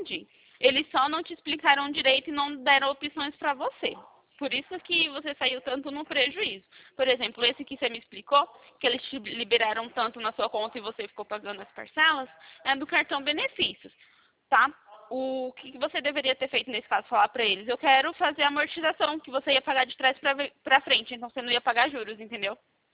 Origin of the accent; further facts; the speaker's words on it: Atibaia, São Paulo, Brazil; Eu sou aqui de Atibaia, interior de São Paulo.